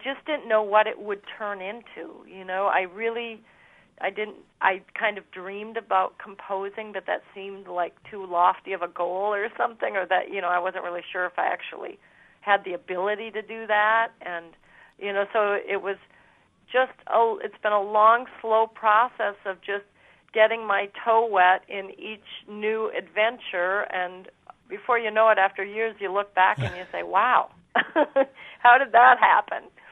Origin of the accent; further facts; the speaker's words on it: Windom, Minnesota, United States; now in New York City, United States; Well, I'm from Windom, Minnesota, originally, southwest Minnesota, and I now live in New York City